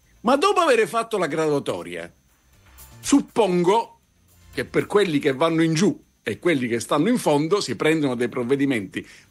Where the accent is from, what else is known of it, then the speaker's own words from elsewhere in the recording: Southern Italy, Italy; mi dispiace da terrone, devo dire